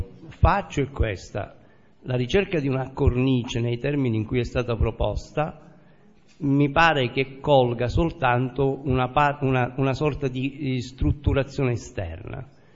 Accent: Cetraro, Calabria, Italy; vengo da Cetraro, Calabria

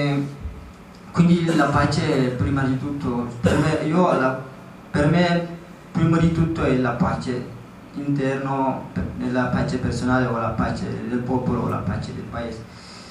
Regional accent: Eritrea; Italian is a second language; now in Italy; E io vengo dall'Eritrea, mi trovo qua in Italia, ma per caso non è una cosa pensata o programmata

